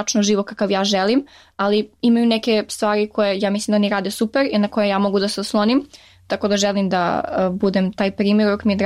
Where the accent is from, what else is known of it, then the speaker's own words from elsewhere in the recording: Niš, Southern and Eastern Serbia, Serbia; now in United States; imam akcenat kad pričam srpski, što sam iz Niš, što ako mi je bilo toliko lepo tamo, treba tamo da se odselim